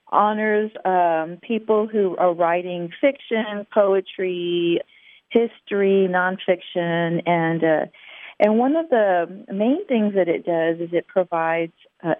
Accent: Corpus Christi, Texas, United States; It actually was my hometown for 23 years, but I'm originally from Corpus Christi.

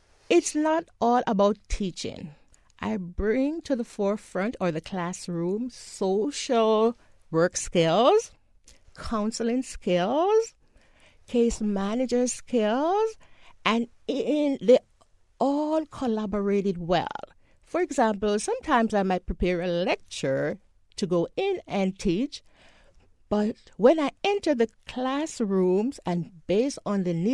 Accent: Jamaica; moved away; I'm an immigrant from Jamaica, West Indies, and I worked really hard. I came here with a mission to educate myself

